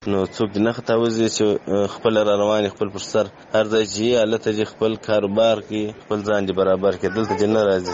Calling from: Kandahar, Afghanistan; also born or lived in Pakistan; د کندهار سره ستاسو په تماس کې یم. وروره دغه اته میاشتې نه میاشتې کېږي چې موږ مهاجر د پاکستان څخه راغلي یو.

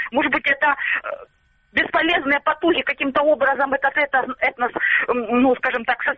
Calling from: Starobilsk, Luhansk Oblast, Ukraine; Старобельск.

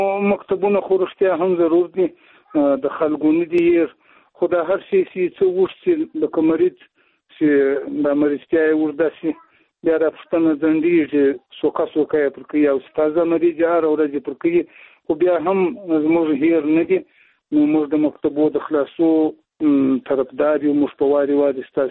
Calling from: Zabul, Afghanistan; د زابل ولایت شاجیل ولسوالۍ

